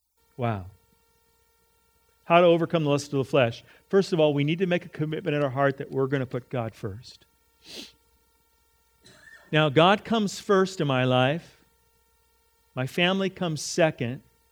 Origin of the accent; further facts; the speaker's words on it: California, United States; Because we came from Southern California. From Southern California where we live, this is a small town. Very small.